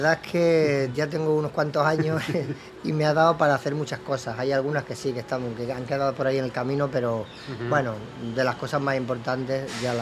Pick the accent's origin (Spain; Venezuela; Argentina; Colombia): Spain; Cornellà, Catalonia; Porque yo soy de San Ildefonso, aunque pertenece a Cornellá